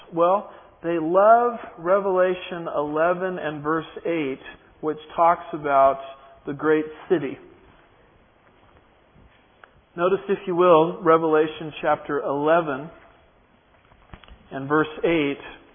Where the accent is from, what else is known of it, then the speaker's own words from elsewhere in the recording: Texas, United States; In my home state of Texas, we have two great cities. We have Houston and we have Dallas.